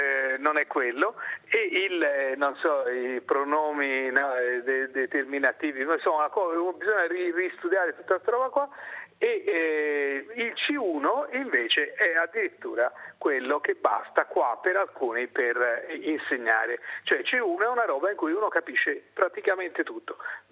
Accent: Florence, Tuscany, Italy; perché da buon fiorentino ho poco ritegno

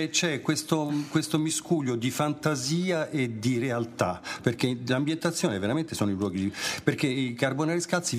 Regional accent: Rome, Lazio, Italy; moved away as an adult; also born or lived in Geneva / Paris; Sì, io sono trasteverino, anche se ho emigrante per tanti anni a Ginevra e a Parigi, ho insegnato sempre all'estero, però tornando nel mio borgo

